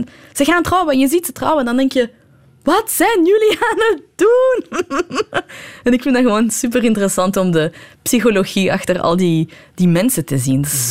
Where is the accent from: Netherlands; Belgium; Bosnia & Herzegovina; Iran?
Iran; Bijvoorbeeld als Iraanse vrouw mocht je niet, is het heel taboe om je vrouwelijkheid te tonen.